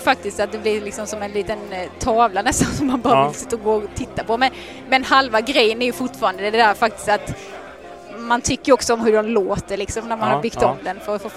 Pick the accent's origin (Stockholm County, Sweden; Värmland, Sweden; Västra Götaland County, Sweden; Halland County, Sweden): Halland County, Sweden; Halmstad; now in Laholm, Sweden; Jag är född och uppvuxen i Halmstad, bor numera i Laholm, eller till och med utanför Laholm på en gård.